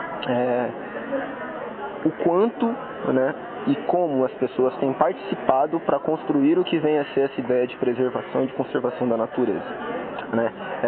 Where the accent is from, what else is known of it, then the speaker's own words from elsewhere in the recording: Peruíbe, São Paulo, Brazil; eu sou de Peruíbe, no litoral sul de São Paulo. É uma cidade litorânea, né, que tem praia e fica perto também de áreas de preservação.